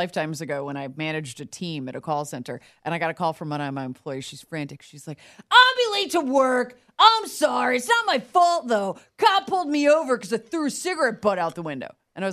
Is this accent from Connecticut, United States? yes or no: yes; Connecticut, United States; now in Nashville, United States; Here I am coming from Connecticut, where Connecticut is very, again, it's very New York City.